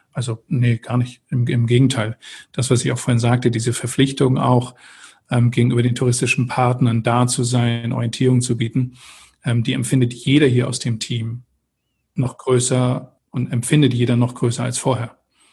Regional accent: Eckernförde, Schleswig-Holstein, Germany; also born or lived in Stade; now in Hamburg, Germany; Ja, also Sie haben es gesagt, Stade geboren und dann bin ich in Eckernförde groß geworden. So, und das Nordische hat mir total geholfen, um hier anzukommen.

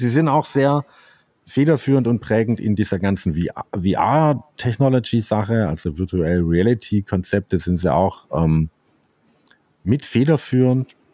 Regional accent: Emmendingen, Baden-Württemberg, Germany; born or raised there; also born or lived in Freiburg

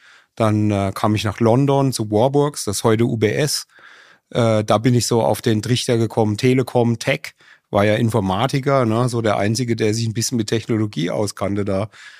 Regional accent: Rüdenau, Bavaria, Germany; geboren in Miltenberg am Main, hier in dem kleinen Dorf Rüdenau aufgewachsen und dann war ich mal in den USA auf der High School, dann an der European Business School im Rheingau studiert

